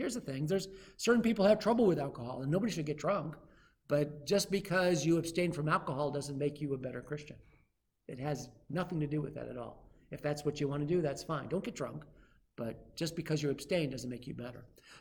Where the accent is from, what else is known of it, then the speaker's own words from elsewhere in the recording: Florida, United States; And I'm American, I'm a Floridian, I'm all for Florida State